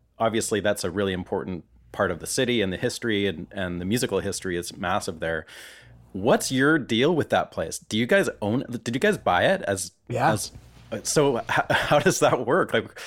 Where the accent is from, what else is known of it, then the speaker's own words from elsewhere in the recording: Vancouver, British Columbia, Canada; I'm from Vancouver originally